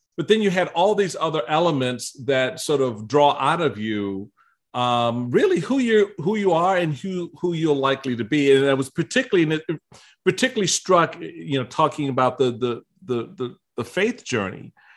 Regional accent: Washington, District of Columbia, United States; I grew up in Washington, D.C., unexposed to a lot of things

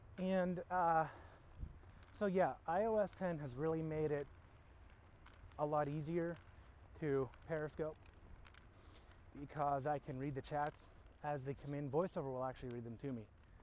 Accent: New Florence, Pennsylvania, United States; I'm out walking around here in my hometown of New Florence, Pennsylvania.

